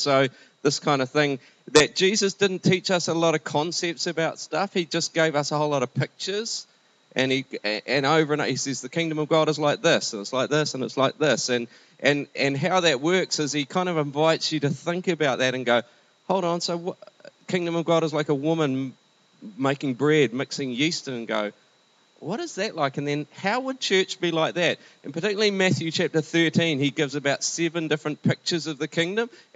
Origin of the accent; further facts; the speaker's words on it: Taranaki, New Zealand; also born or lived in Philippines; now in Christchurch, New Zealand; Christine and I are in Christchurch. We're originally both from Taranaki, and we're involved in youth work there.